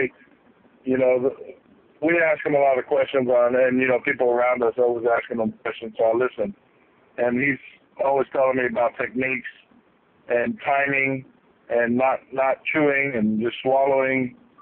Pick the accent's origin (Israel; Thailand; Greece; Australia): Greece; Chios, North Aegean; now in United States; So we're from the island that Homer wrote the Odyssey. It's called Chios Island.